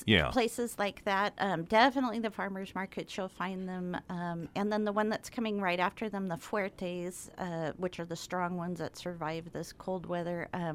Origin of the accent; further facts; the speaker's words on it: California, United States; See, I'm not French. I'm Californian.